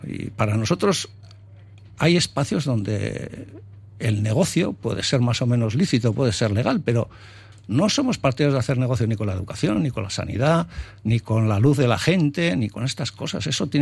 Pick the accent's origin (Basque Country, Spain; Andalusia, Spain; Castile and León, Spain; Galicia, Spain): Basque Country, Spain; Elgoibar; en el Góibar, por ejemplo, en mi pueblo, que tiene 11.000 habitantes, se han recogido 5.000 firmas porque se cierra el ambulatorio por las tardes.